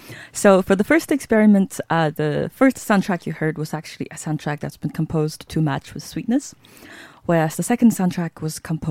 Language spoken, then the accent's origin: English; Texas, United States; I grew up in Texas, so we had a southern connection.